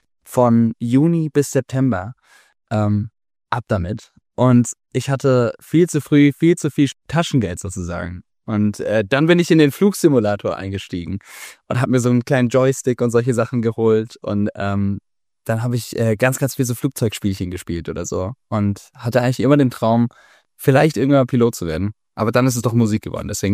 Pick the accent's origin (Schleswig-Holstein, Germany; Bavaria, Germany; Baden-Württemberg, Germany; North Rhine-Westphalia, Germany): Baden-Württemberg, Germany; wir machen ja bei uns im Schwabenland, wo ich herkomme, eher so Spätzle.